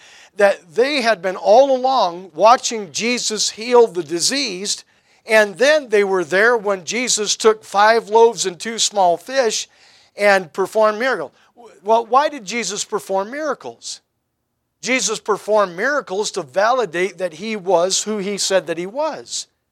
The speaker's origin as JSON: {"language": "English", "region": "Great Lakes", "country": "United States", "tie": "born or raised there", "said": "I grew up on the Great Lakes."}